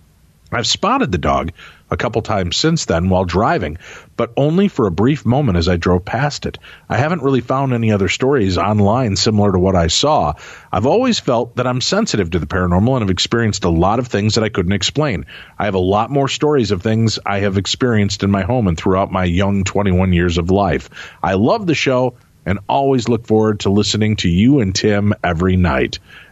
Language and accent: English; Illinois, United States; So, like, I'm from Illinois. I'm known as a fib, which is an Illinois bastard.